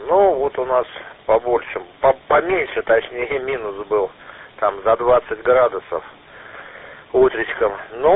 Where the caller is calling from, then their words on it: Tver, Tver Oblast, Russia; город Тверь